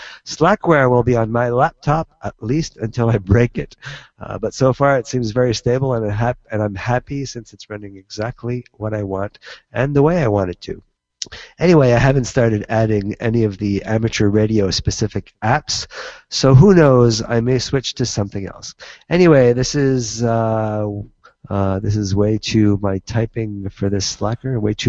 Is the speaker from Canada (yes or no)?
yes; Canada; I'm Canadian, so I'll just apologize.